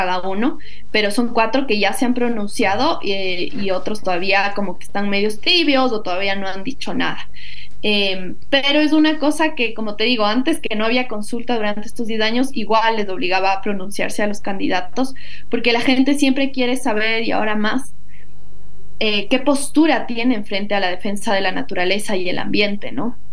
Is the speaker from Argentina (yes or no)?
no; Ecuador; una esperanza para nosotros como ecuatorianos, ecuatorianas